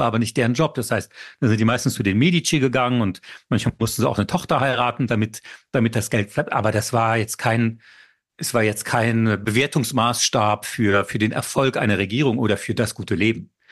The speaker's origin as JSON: {"language": "German", "country": "France", "said": "ich habe ja zwei Pässe, ich bin ja auch Franzose"}